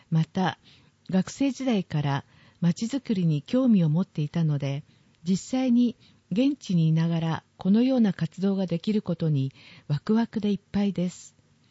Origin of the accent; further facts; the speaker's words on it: Tokyo, Japan; now in Ojiya, Japan; 生まれも育ちも東京の私は、おじや市のみならず新潟県に来るのも初めてでした。